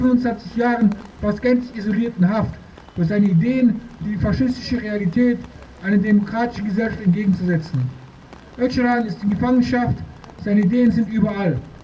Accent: Germany; Ich bin selber Deutscher

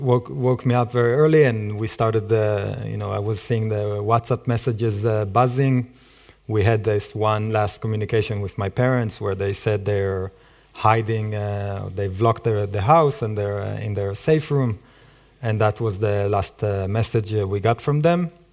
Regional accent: Israel; now in London, United Kingdom; I'm originally from Israel, currently living in London with my family.

